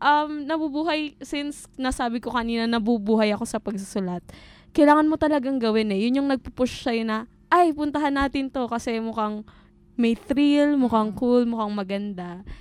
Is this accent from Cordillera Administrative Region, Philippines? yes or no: no; Quezon City, Metro Manila, Philippines; Hindi po. Quezon City lang.